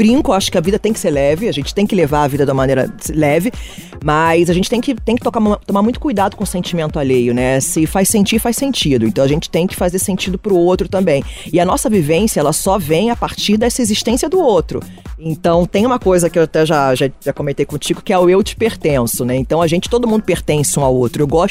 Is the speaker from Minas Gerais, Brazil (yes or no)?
no; Rio de Janeiro, Brazil; eu tenho 38 anos... sou do Rio de Janeiro, nasci no Morro do Dendê, na Ilha do Governador.